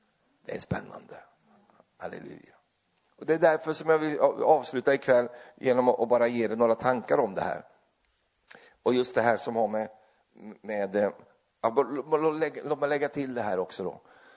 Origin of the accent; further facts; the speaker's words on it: Sweden; Det kanske inte du gör, men jag är ju svensk, jag får ju tycka om vad jag vill.